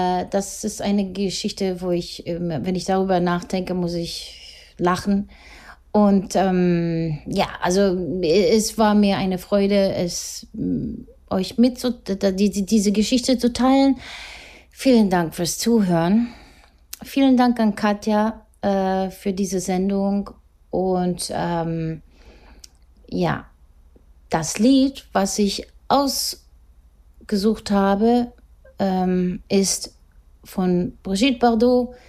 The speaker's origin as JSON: {"language": "German", "country": "Italy", "said": "Ich frage ein zweites Mal höflicher, deutlicher, auf Italienisch. Bin ja Italienerin"}